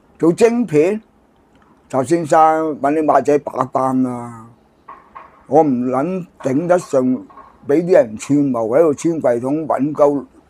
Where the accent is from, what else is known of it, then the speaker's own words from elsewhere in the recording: China; 點我哋中國人點解俾美鬼佬玩啫？